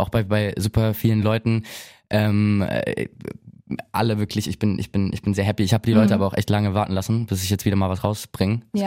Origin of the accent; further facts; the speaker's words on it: Stuttgart, Baden-Württemberg, Germany; Ich bin gerade zu Besuch in Berlin hier. Mhm. Bin ja eigentlich aus Stuttgart, ne? Also ich bin gerade nur zu Gast